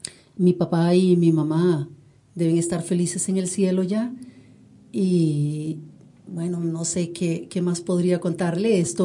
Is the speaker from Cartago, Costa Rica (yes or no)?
yes; Aguacaliente, Cartago, Costa Rica; estuve en la escuela de mi pueblo, Aguacaliente, la escuela Juan Vázquez de Coronado. Ahí saqué mi sexto grado.